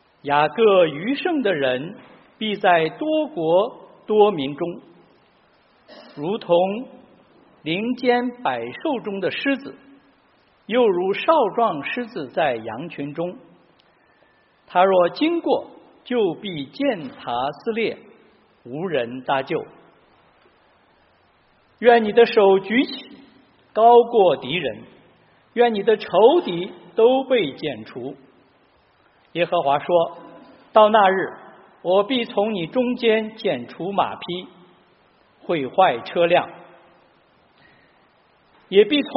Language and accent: Chinese; China; 小时候生活在中国农村的山区，常常听老人们说靠天吃饭